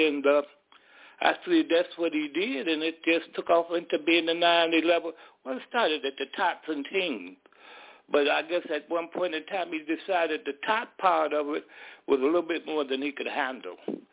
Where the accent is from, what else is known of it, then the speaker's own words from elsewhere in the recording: Chicago, Illinois, United States; Well, actually, I was born there in 1948, but it was the row houses that was all there.